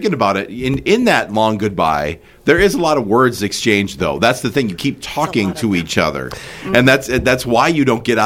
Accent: Louisiana, United States; I'm from Louisiana, you know?

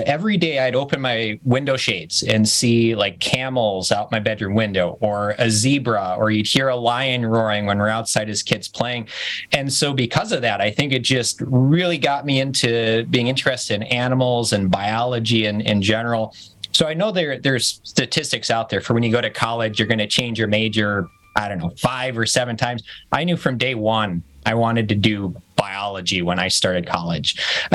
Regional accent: Franksville, Wisconsin, United States; I did, yeah. I grew up in Racine County, a little farm town called Franksville, which is pretty close to the Milwaukee county line.

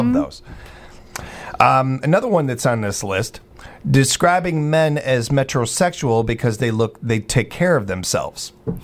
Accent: Wisconsin, United States; I'm from Wisconsin, so of course I'm big.

